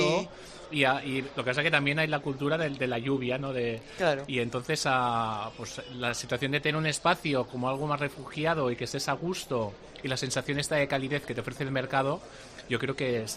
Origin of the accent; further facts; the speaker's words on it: Barcelona, Catalonia, Spain; now in Santander, Spain; yo soy de Barcelona, hace 4 años que vivo aquí